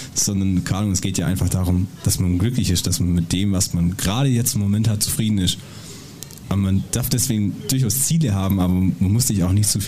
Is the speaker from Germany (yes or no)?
yes; Schwendi, Baden-Württemberg, Germany; Also ich würde jetzt hier mal sagen, wir kommen aus Schwendi. Also 3 von 4 kommen aus Schwendi.